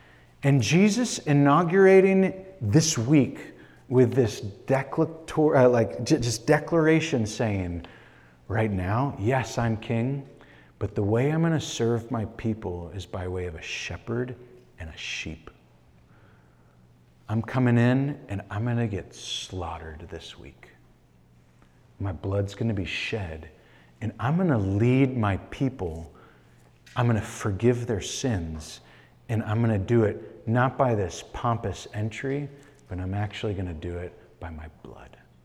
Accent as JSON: {"language": "English", "town": "Green Bay", "region": "Wisconsin", "country": "United States", "said": "The end of this month, you all know that I'm from Green Bay. I'm going back to Green Bay at the end of this month."}